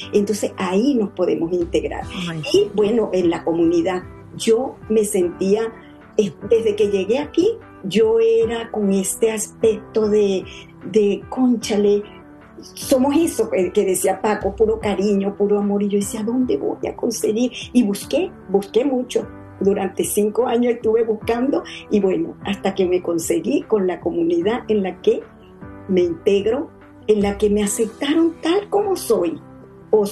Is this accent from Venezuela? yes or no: yes; Venezuela; accent: Venezuelan; Por lo menos yo pienso que yo nunca mi acento venezolano lo voy a perder.